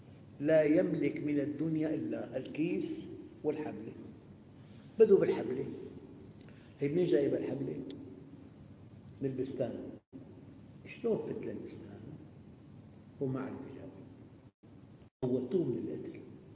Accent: Damascus, Damascus Governorate, Syria; عندنا بالشام في باليوم شي 50 نعوة تقريبا

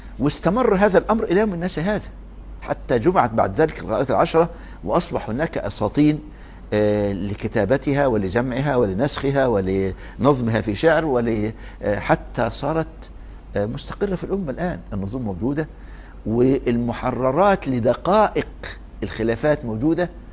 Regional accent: Egypt; غير عندنا في مصر، أذكر إحنا كنا في الكتاب وإحنا أطفال، بيعودك على اللسان من أول ما تبدأ الحفظ.

